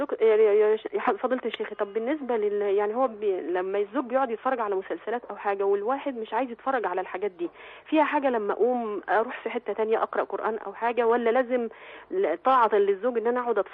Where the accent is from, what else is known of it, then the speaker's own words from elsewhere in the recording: El Mahalla El Kubra, Gharbia, Egypt; يعني انا بلدي المحله، فممكن اسافر انا وبنتي